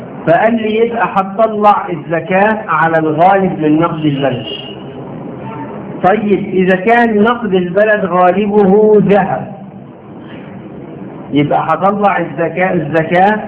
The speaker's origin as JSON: {"language": "Arabic", "country": "Egypt", "said": "ما هي نفس المشكلة عندنا في مصر."}